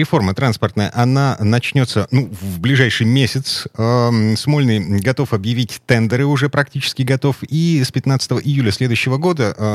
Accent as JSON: {"language": "Russian", "region": "Moscow", "country": "Russia", "lives_now": "Saint Petersburg, Russia", "said": "я не местный. Я переехал в Петербург из Москвы."}